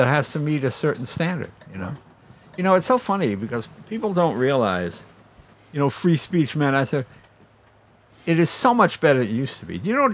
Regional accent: New England, United States; we grew up in New England.

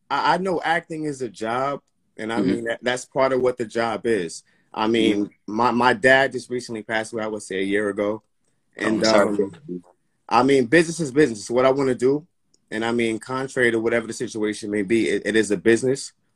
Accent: Linden, United States; But I came back out here, ultimately graduated from Linden High School. I'm from Linden.

